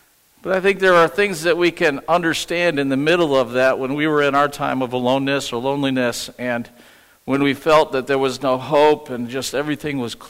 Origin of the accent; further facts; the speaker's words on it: New York, United States; when I grew up in Western New York, we had no AC in the house